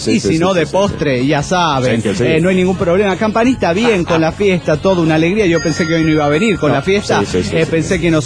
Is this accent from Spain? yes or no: no; Mexico City, Mexico; del DF mexicano.